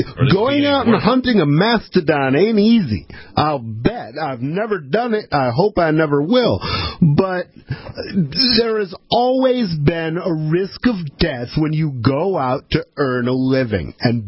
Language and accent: English; Michigan, United States; I'm a native Michigander, and I am proud to see people standing up in my home state.